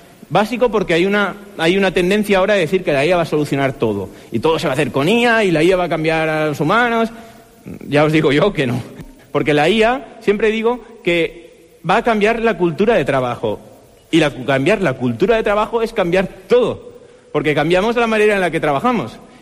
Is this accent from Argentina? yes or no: no; Spain